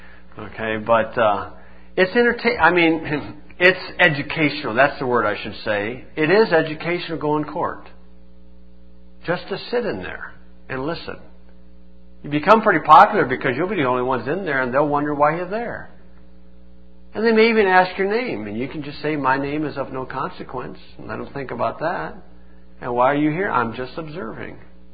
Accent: Indiana, United States; and I said I was from Indiana.

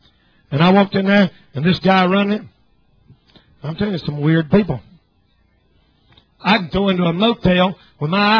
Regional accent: the South, United States; I don't want nobody judging me just because I'm from the South and I'm white.

